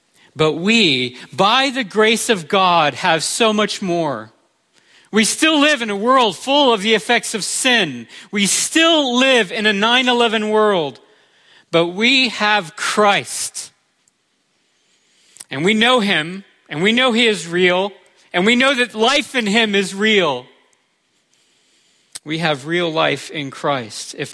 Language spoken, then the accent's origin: English; United States; I said, "Yeah, I'm an American."